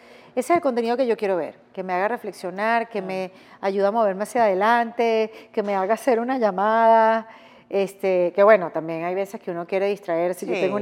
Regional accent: Venezuela; now in Miami, United States; para no hablar en tercera persona, yo que vengo de Venezuela

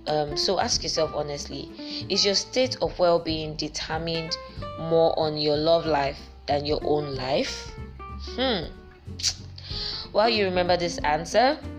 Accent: Nigeria; English is a second language; I'm a Nigerian. I have a right to speak bad grammar anytime, any day. I'm being a true Nigerian. Yes. After all, Britain or British or English is not my language.

